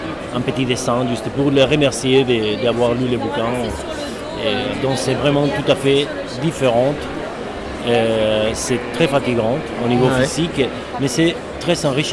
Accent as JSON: {"language": "French", "country": "Spain", "said": "Et moi, par contre, je suis espagnol"}